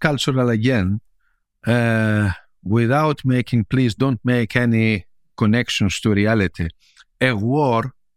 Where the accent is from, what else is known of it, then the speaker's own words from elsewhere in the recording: Greece; moved away as an adult; I have to say that I'm from Greece.